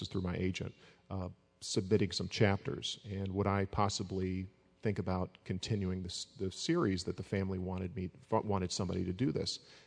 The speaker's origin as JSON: {"language": "English", "town": "Auburn", "region": "Alabama", "country": "United States", "tie": "born or raised there", "said": "I grew up near Auburn, Alabama, which is very close to Fort Benning"}